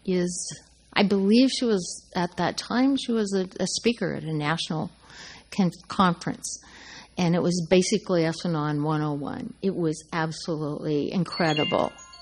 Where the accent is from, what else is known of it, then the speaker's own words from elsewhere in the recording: Oregon, United States; I'm from Oregon.